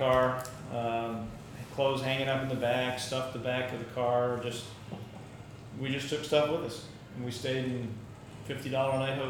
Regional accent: Florida, United States; I grew up in Florida. I had not ever played hardly anything north of Georgia, basically.

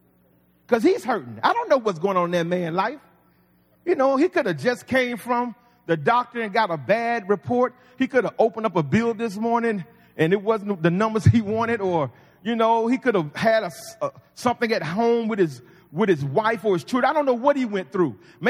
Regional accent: Georgia, United States; see, I'm not from New York. I'm from South Georgia.

